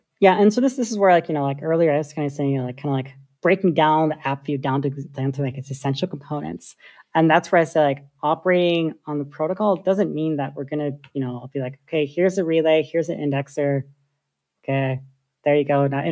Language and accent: English; United States; I'm Sudanese. Like both of my parents are from Sudan. I was born and raised in America. We're Nubian. So from the very northern part of Sudan along the Nile.